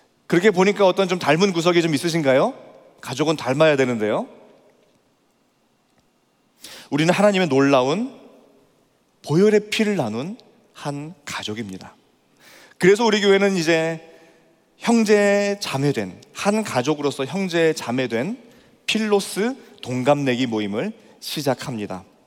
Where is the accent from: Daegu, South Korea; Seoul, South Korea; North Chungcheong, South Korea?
North Chungcheong, South Korea; Jecheon; 제가 나고 자란 그 제천이라는 그 동네는 이 기독 연합운동이 굉장히 활발했습니다.